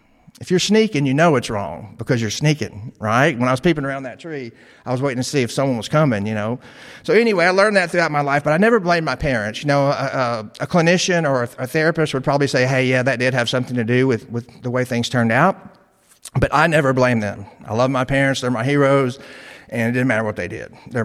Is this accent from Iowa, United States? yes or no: no; Joplin, Missouri, United States; When I was homeless in my hometown, right at that same time, I would walk through parking lots in my hometown of Joplin, Missouri. I would walk through parking lots. Now, this is where I went to high school at.